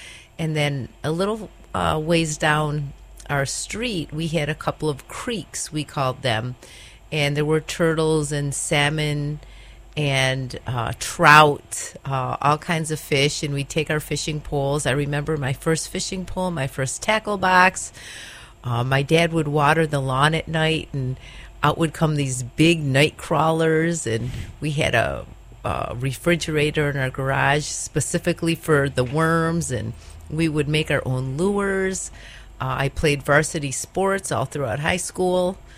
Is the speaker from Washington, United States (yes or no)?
no; Hilton, New York, United States; I grew up in upstate New York in a little town. It's actually called the village of Hilton.